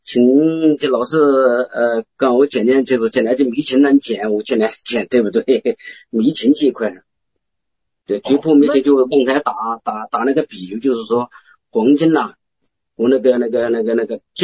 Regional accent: Jiangsu, China; accent: Subei dialect; 我苏北的，我苏北的地方方言比较重。

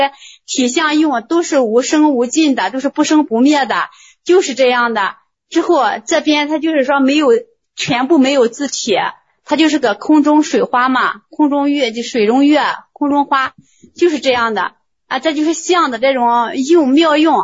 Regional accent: Linyi, Shandong, China; 就是我是临沂嘛，临沂临沭嘛，

